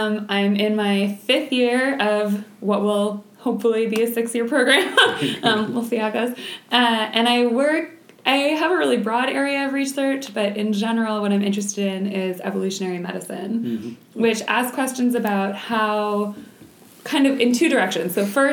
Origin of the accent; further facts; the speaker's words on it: Toronto, Ontario, Canada; And so I was lucky that I grew up in Toronto, which is a big city